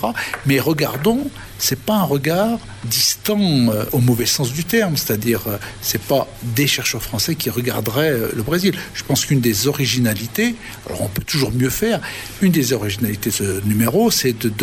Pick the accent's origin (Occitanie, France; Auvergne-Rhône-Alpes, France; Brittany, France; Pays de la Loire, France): Auvergne-Rhône-Alpes, France; Lyon; Je suis lyonnais